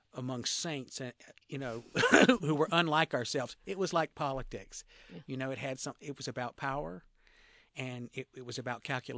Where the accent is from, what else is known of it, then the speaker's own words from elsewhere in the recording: the South, United States; actually, I live in Wisconsin these days. Milwaukee's the most segregated place I've ever been, and I grew up in the Jim Crow South.